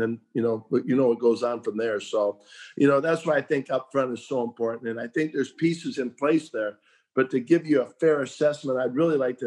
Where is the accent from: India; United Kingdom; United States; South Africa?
United States; Minnesota; I mean, I grew up in Minnesota. I remember the Super Bowl, the Vikings game